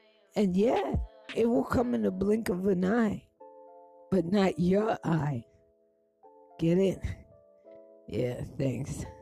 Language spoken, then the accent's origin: English; New York, United States; I'm embarrassed to say I'm from New York.